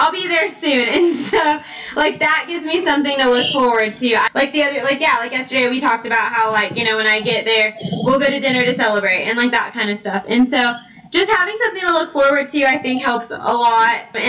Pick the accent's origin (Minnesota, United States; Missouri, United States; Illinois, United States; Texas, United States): Texas, United States; I'm from Texas, and they have these candles.